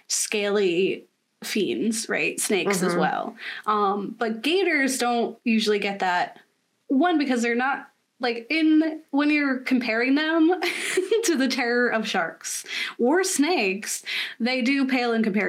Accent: Florida, United States; now in Philadelphia, United States; I'm Philadelphian. But I grew up in Florida reluctantly for a very long time, which explains a lot of things, like my education.

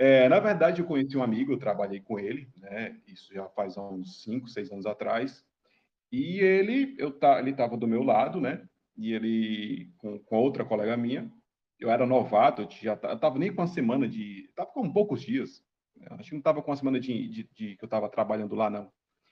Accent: Fortaleza, Ceará, Brazil; now in Caucaia, Brazil; eu sou aqui do estado do Ceará, eu nasci em Fortaleza e depois que eu me casei eu vim morar na região metropolitana.

